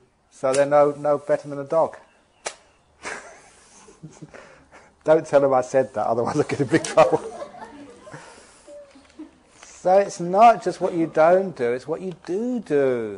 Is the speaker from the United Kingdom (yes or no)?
yes; England, United Kingdom; born there; I was born in England